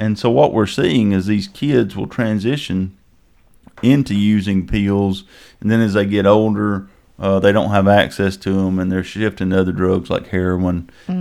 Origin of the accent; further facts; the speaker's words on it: Coleman, United States; all of our families here, and we're from Coleman, and this is our home.